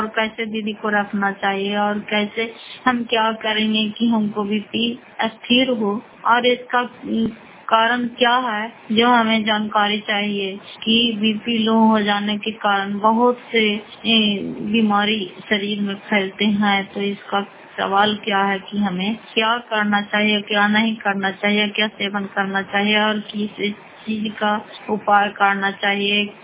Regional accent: Makrauta, Bihar, India; घर फतेहपुर पंचायत मकरौता जिला नालंदा प्राप्त प्रबलों की निवासी हूँ।

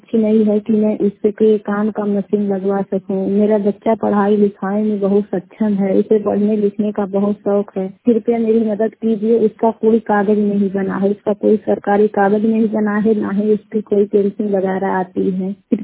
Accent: Haidarganj, Uttar Pradesh, India; पगली बाजार हैदरगंज की रहने वाली हूँ।

